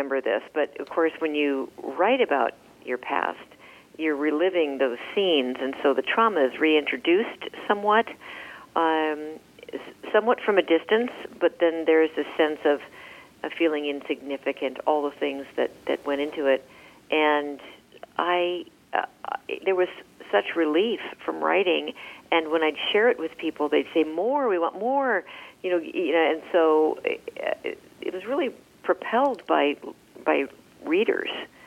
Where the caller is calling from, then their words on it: Santa Cruz, California, United States; Santa Cruz, California.